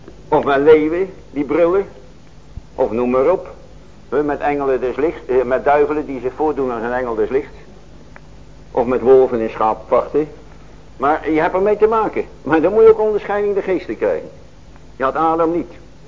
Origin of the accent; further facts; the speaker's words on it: Netherlands; Wij zijn Hollanders. Maar voor God zijn wij geen Hollanders.